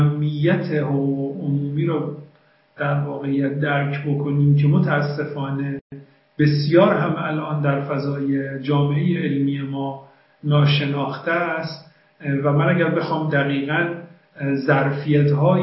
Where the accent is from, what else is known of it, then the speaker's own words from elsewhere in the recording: Iran; now in United States; من حق ندارم به عنوان یک ایرانی در این رشته درس بخونم.